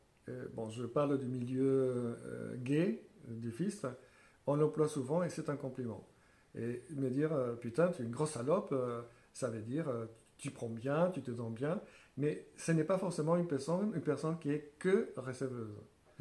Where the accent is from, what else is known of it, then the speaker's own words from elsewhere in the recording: Colombia; French is a second language; surtout que je viens d'un pays latino-américain, de la Colombie, et pendant mon adolescence